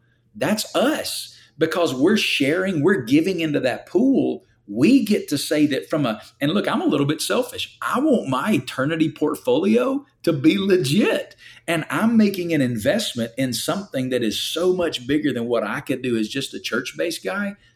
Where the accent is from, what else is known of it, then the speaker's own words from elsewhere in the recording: Alabama, United States; now in Western US; I'm from the Bible Belt, from Alabama, the South.